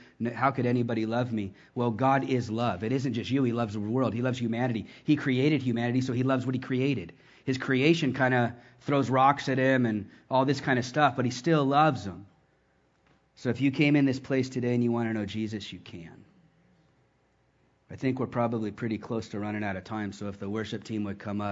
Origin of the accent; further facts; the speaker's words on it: Texas, United States; I'm from Texas, man. I don't know how y'all do it here.